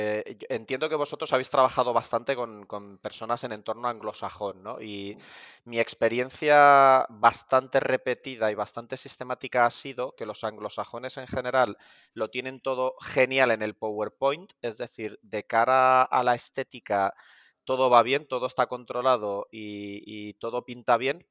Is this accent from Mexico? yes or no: no; Zaragoza, Aragon, Spain; Pues como me crié en Zaragoza